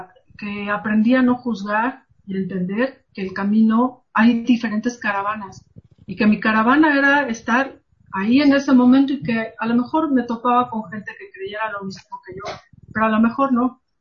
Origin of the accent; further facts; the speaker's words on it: Mexico; moved away; la mexicana, ¿no? Y entonces yo me sentía fuera de mi casa, fuera de mi familia